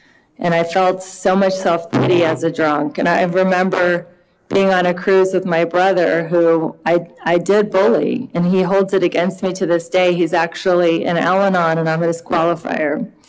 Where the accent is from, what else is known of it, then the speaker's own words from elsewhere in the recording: Cincinnati, Ohio, United States; What it was like is I am from Cincinnati, Ohio, and I grew up with a dad who was a doctor and a mom was a housewife.